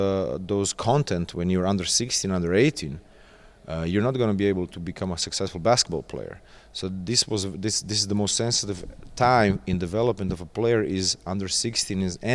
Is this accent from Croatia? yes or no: yes; Zagreb, City of Zagreb, Croatia; English is a second language; great basketball personality in my hometown Zagreb, to be his assistant. And I was 23.